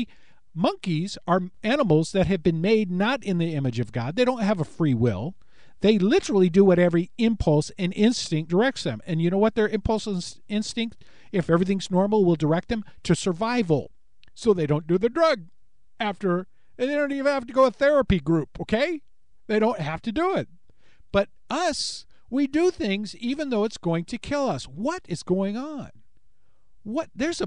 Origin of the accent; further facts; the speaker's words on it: Los Angeles, California, United States; when I told him I was from L.A., he thought I was from Lower Alabama